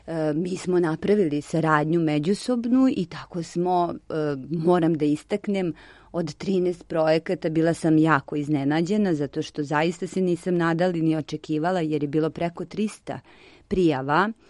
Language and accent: Serbian; Serbia; ja sam ovde iz Srbije